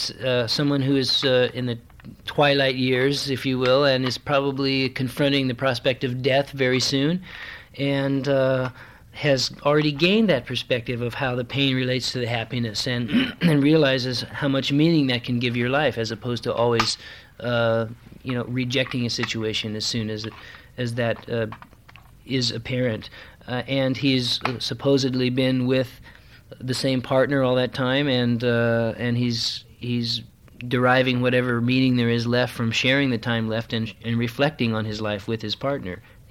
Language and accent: English; California, United States; now in Los Angeles, United States; I'm from Northern California, and it's very pretty up there, and I miss it quite a bit at times, but we all have to be in Los Angeles right now